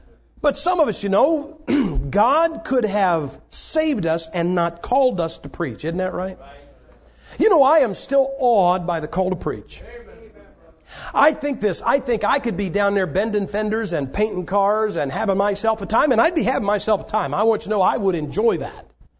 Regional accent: Massillon, Ohio, United States; And I had an interview with the Massillon Independent, my hometown paper.

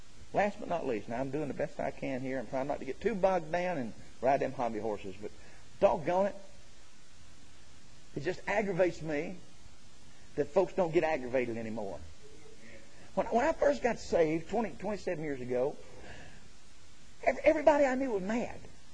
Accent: United States; It's a free country. They do whatever they want to. I believe that. I'm an American.

